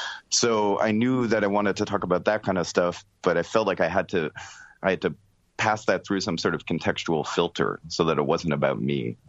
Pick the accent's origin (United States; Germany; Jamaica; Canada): Canada; like I come from Canada.